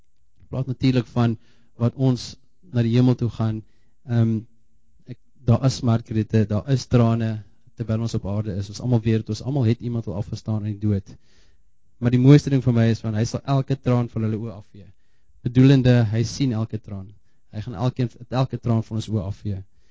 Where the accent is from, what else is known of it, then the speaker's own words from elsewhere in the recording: Bethlehem, Free State, South Africa; born there; so vergeef my as ek so bietjie sikkel met Afrikaanse woord, ek praat 90% van my tyd in Engels, maar ek is Afrikaans in Bethlehem gebore, so ek sal hoopelik daai ou wortels uitgrawe.